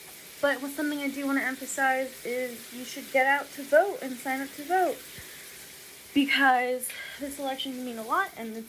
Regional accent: California, United States; since I'm from California, I have to sign up for mail voting early.

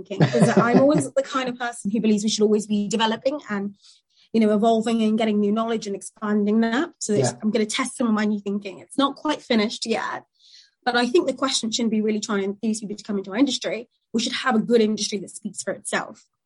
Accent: Nigeria; growing up in Nigeria at the time, a developing nation

